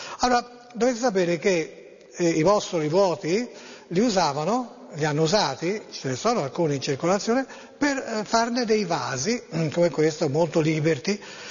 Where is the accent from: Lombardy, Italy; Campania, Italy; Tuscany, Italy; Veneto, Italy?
Tuscany, Italy; Florence; ho lavorato per molti anni a Prato, 25 anni Firenze-Prato, però io sono fiorentino